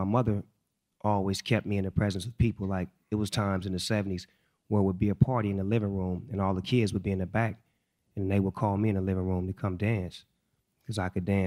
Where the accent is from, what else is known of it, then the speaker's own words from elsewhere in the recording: Long Beach, California, United States; Well, I come from Eastside Long Beach, California. I was raised by my mother, a single parent, and she raised me on good music, having a good time.